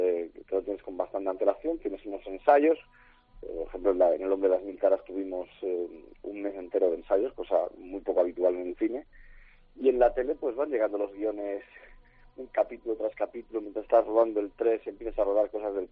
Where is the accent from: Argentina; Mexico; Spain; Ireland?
Spain; Region of Murcia; Mi tierra, afortunadamente, puedo decir que está muy orgullosa de mí, tanto como yo de ella. Y sí, el cariño de mi gente en Murcia me lo han demostrado sobradamente en muchísimas ocasiones.